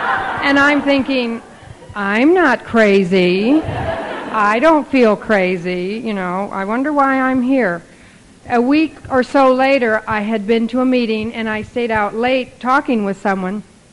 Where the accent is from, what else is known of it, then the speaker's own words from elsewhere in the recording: Monterey, California, United States; I'm from Monterey, California.